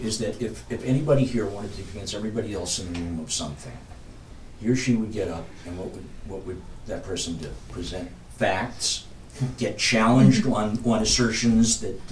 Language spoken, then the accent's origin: English; New York City, New York, United States; I grew up in New York City, and there were Yankee fans and there were Dodger fans.